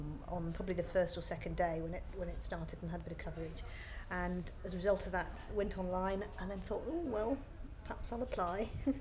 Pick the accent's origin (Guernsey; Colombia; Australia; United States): Guernsey; also born or lived in Midlands; now in United Kingdom; I was brought up in Guernsey in the Channel Islands, so there wasn't much opportunity for hiking there other than just around the cliff paths. But when I moved to the UK and lived in the Midlands